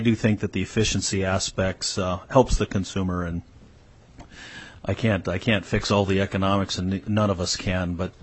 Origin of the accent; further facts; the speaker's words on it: Juneau, Alaska, United States; from Juneau, Alaska, and I'm managing director of Juneau District Heating